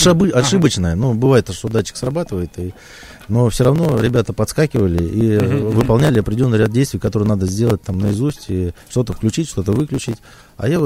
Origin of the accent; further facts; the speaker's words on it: Leninsk, Kyzylorda Region, Kazakhstan; also born or lived in Riga; вырос я, несмотря на то, что родился в Риге, я вырос на Байконуре, в городе Ленинске, в Казахстане